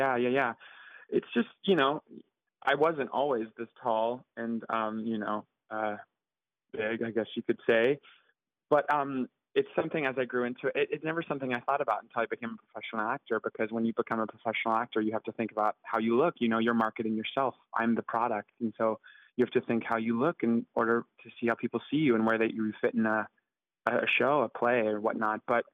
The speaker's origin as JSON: {"language": "English", "region": "Georgia", "country": "United States", "tie": "born or raised there", "moved": "yes", "said": "And I wouldn't change anything about growing up in the South, but I always knew that I would not stay there, and I wouldn't."}